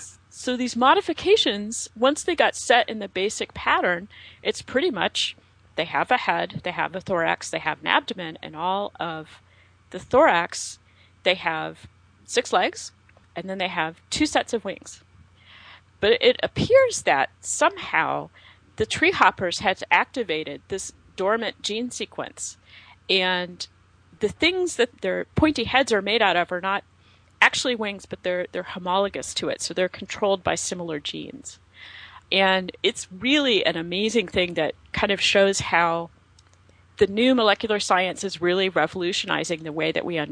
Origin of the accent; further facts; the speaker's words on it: the South, United States; I'm from the South.